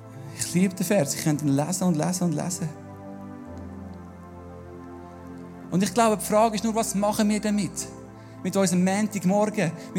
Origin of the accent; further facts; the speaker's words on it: Würenlos, Aargau, Switzerland; Ich bin aufgewachsen in Würenlos.